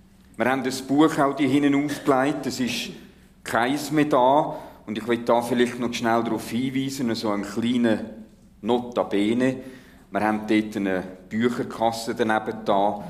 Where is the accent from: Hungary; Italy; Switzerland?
Switzerland; Aber wir haben Wasser. Es gibt nie so viele Wasserquellen wie da bei uns in der Schweiz. Das Wasserschloss von Europa.